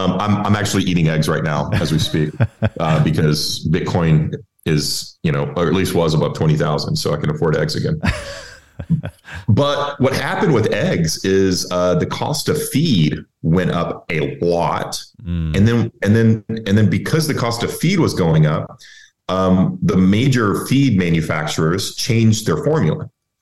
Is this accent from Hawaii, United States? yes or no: no; Texas, United States; and of course, I'm originally from Texas. So everybody, you know, everybody's involved in the energy business where I grew up.